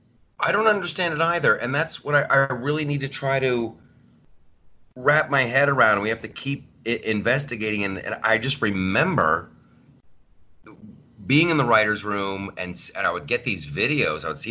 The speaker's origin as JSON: {"language": "English", "country": "United States", "said": "Yeah, I was like telling these people, like, never feel bad. Never apologize for being American."}